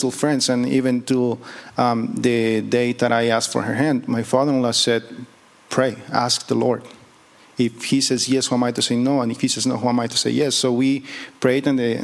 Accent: Tijuana, Baja California, Mexico; If you can't tell because of my beautiful accent, I am Mexican. Like from Mexico, but I'm from Tijuana. I didn't have the privilege to be born in Tijuana. I was born more in still northern Mexico, but more towards the east.

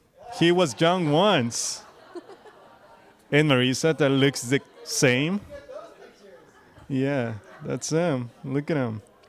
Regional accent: Tijuana, Baja California, Mexico; accent: Mexican; English is a second language; Of course, if you cannot tell by my beautiful accent, I am Mexican from Tijuana, actually.

